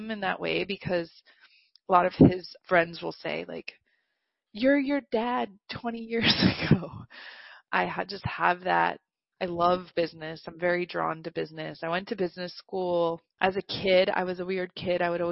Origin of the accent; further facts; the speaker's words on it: Poughkeepsie, New York, United States; So my dad was born in the Bronx, but I grew up in Poughkeepsie, which is upstate on the river.